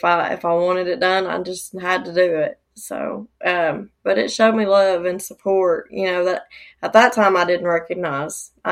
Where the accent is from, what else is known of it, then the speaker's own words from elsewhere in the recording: Dayton, Tennessee, United States; I'm from Dayton, Tennessee.